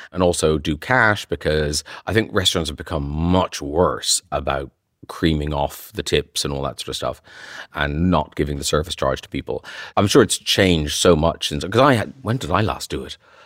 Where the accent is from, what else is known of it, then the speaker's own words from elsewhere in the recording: Ireland; when I was from Ireland